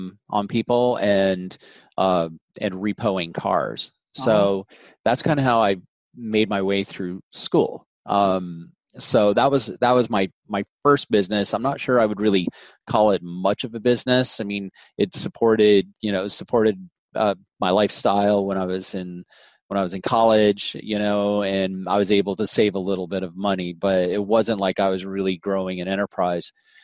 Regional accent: Colorado, United States; also born or lived in Wisconsin; My background, I was born in Wisconsin and I was raised in Colorado, and I was basically raised on a small ranch or small farm.

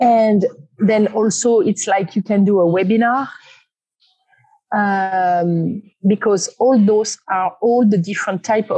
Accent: France; accent: French; English is a second language; now in United States; because I'm European and I'm sure you recognize my very strong French accents.

